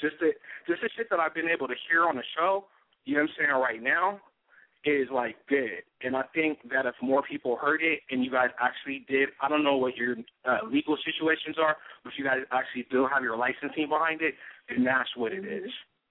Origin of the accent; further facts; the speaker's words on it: San Diego, California, United States; now in Arizona, United States; I'm from San Diego. I'm from Southeast Diego, but I'm out here in Arizona.